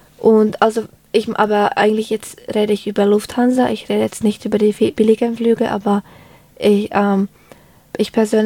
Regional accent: Finland; now in Germany; ich komme aus Finnland und Finnland ist quasi, obwohl es keine Insel ist, ist es schon so ein bisschen schwierig, mhm, dorthin ohne Flugzeug zu kommen, vor allem halt aus Deutschland.

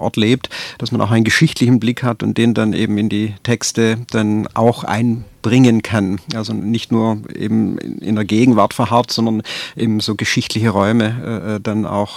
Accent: Bierlingen, Baden-Württemberg, Germany; born there; so in der Region, im Neckartal, also ich bin in Bierlingen geboren dann und von dort habe ich meinen Radius erweitert.

